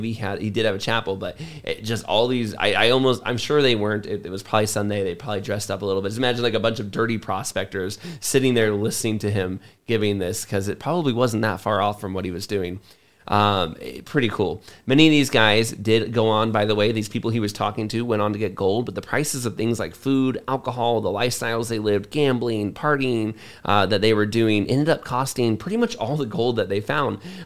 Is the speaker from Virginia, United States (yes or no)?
no; Florida, United States; And, you know, growing up in Florida, there, it never saw anything like that in my life.